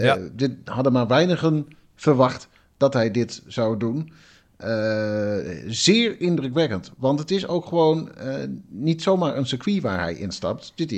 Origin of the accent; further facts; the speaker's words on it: Netherlands; we hebben natuurlijk als Nederlanders hebben wij Nyck de Vries gehad